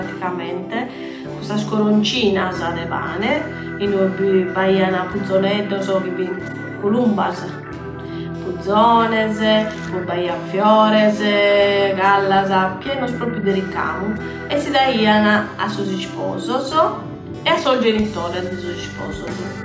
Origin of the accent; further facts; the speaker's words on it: Brescia, Lombardy, Italy; ma noi si sono di Brescia, sa solo di gaso, sono.